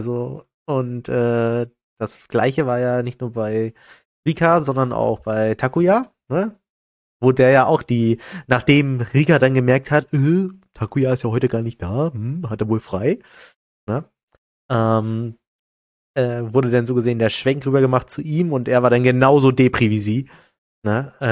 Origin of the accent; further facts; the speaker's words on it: North Germany, Germany; Also das sag ich als Norddeutscher.